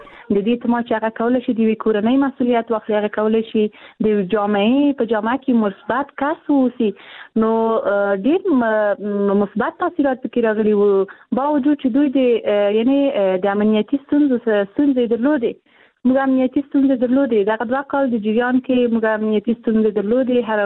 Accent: Afghanistan; زه پښیمانه یم چې زه په افغانستان کې پیدا شوی یم زه د افغانستان یوه جلی یم

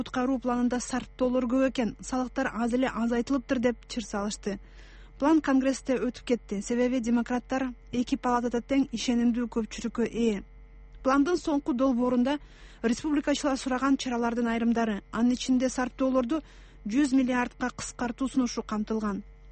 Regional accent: Chicago, Illinois, United States; Мен өзүм Чикагоданмын.

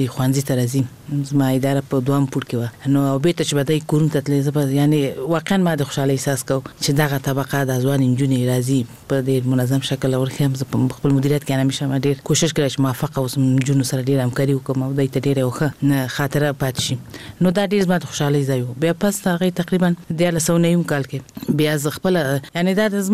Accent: Kabul, Afghanistan; طبعا زه په خپل هیواد کې لوی شوی ما ابتدایي ښوونځی ما د کابل په ښار کې

